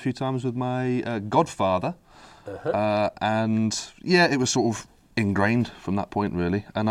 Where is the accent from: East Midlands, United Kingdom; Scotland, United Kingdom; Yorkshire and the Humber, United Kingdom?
East Midlands, United Kingdom; Derby; I'm from Derby.